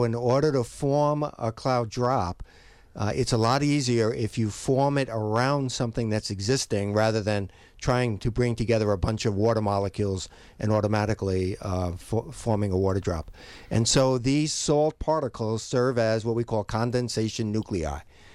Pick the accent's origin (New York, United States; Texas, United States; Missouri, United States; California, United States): New York, United States; Long Island; I grew up on Long Island, so you see this a lot.